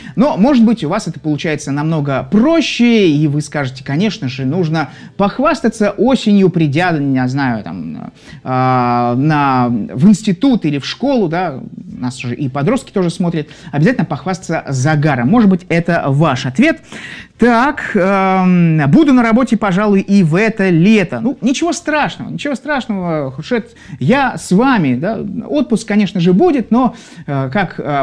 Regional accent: Saint Petersburg, Russia; я из Петербурга, из Санкт-Петербурга, города на Неве, Северная Невеция.

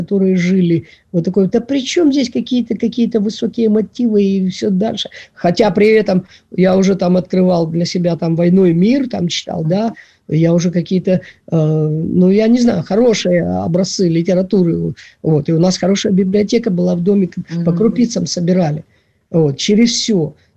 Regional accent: Kropyvnytskyi, Kirovohrad Oblast, Ukraine; я родом из Елисаветграда, вот, из Кировограда, из Кропивницкого сейчас.

